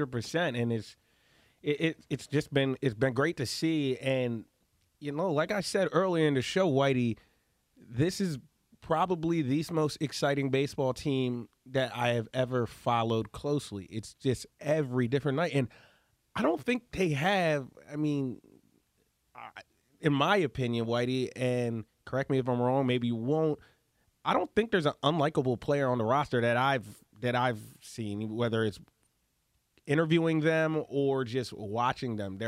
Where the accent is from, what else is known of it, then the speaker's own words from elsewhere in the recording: Philadelphia, Pennsylvania, United States; I grew up in Philadelphia. I went to Sixers games growing up. I went to Eagles games growing up. Flyers, Phillies, all of them.